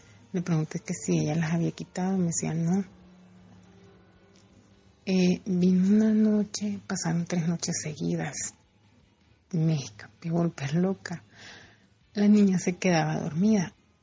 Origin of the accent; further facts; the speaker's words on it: El Salvador; Yo soy del Salvador.